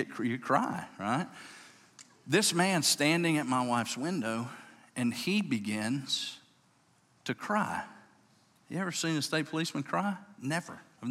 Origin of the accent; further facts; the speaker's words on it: Louisiana, United States; And he said, where are you from? I said, well, I'm Louisiana.